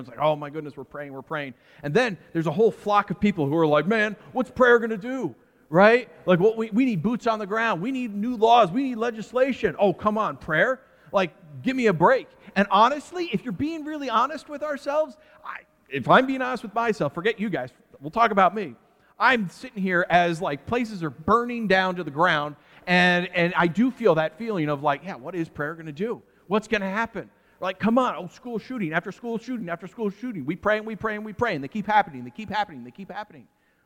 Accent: United States; I'm an American.

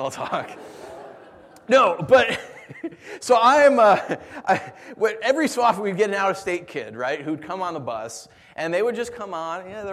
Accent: New York, United States; When I was a kid and growing up in New York, we didn't have seatbelts on buses.

